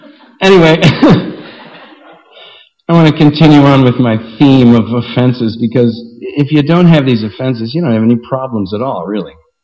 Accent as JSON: {"language": "English", "country": "Ireland", "said": "because I'm Irish and I got all kinds of whacked out false ego, stupid stuff"}